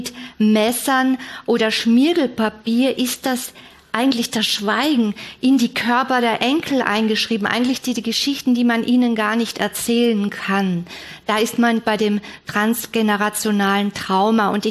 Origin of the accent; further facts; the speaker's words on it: Austria; ich bin in Österreich aufgewachsen